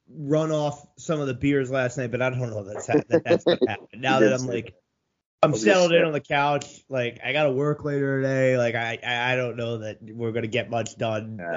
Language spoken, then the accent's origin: English; Philadelphia, Pennsylvania, United States; I grew up in the Philly area, and so I've had my fair share of cheesesteaks